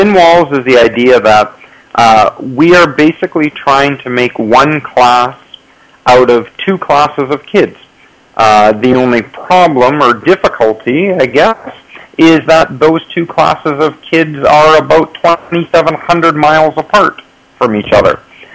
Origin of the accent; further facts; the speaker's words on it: Snow Lake, Manitoba, Canada; Well, Snow Lake is my hometown, actually. I was born and raised here, and I have been back here teaching now for, I think this is my 11th year.